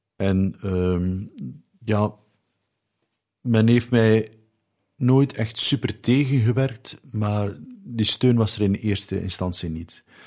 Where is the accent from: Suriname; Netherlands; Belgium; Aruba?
Belgium; Menen, West Flanders; Nee. Ik ben een West-Vlaming. Ik ben geboren in Menen, maar mijn ouders wonen in Dadenzelen.